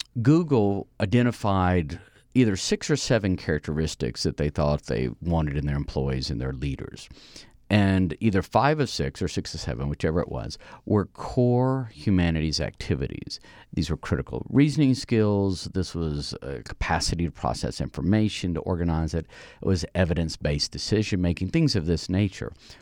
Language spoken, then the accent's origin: English; Mississippi, United States; So, for example, I'm from Mississippi. I graduated in a class of 29 people.